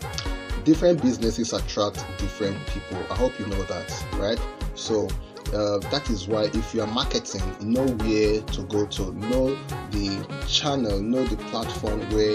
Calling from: Port Harcourt, Rivers, Nigeria; By the way, I am reaching you from the Garden City, Port Harcourt of Nigeria.

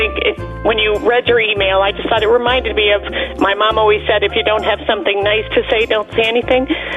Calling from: Pennsylvania, United States; I'm calling from Pennsylvania.

